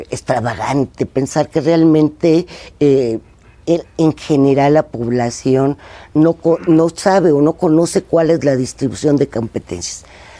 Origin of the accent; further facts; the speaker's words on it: Mexico; encontrarnos como mexicanos